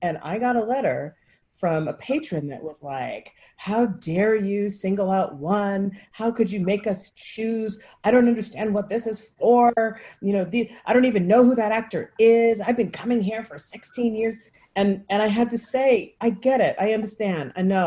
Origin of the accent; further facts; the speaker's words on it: California, United States; I grew up in the Bay Area, which is 5 hours away.